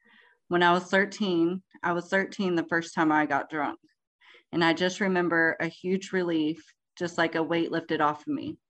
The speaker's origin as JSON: {"language": "English", "town": "Eden", "region": "Oklahoma", "country": "United States", "tie": "born there", "said": "I was born in Eden, Oklahoma, and I just always remember being in that environment."}